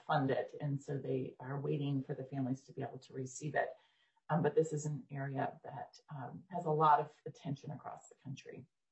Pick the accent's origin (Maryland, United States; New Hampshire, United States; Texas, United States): Texas, United States; nearly half of women who don't have health insurance is Texas. That's my home state here.